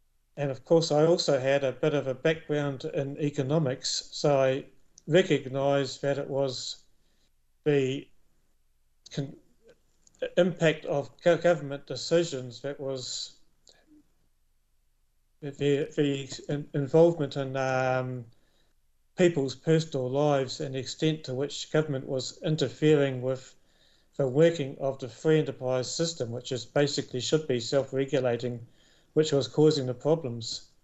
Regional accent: New Zealand; I was born and raised in New Zealand

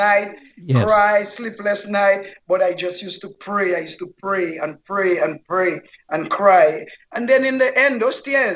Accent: Dominica; now in United States; I'm from Dominica, the West Indies, the Caribbean.

